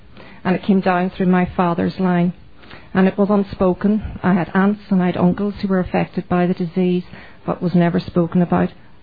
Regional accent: Ireland; I'm from Ireland, and my home group is Kilkenny in Ireland.

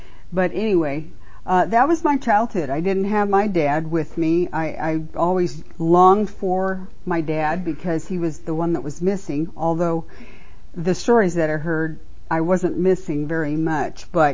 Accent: Cartersville, Georgia, United States; I'm from Cartersville, Georgia, closed discussion group.

